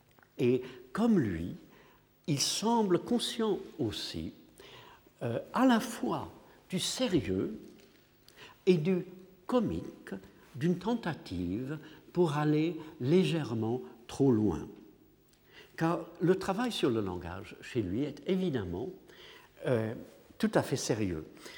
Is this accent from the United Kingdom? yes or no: yes; England, United Kingdom; Et après tout, puisque je suis anglais, peut-être que je suis sensible à ce genre d'effet.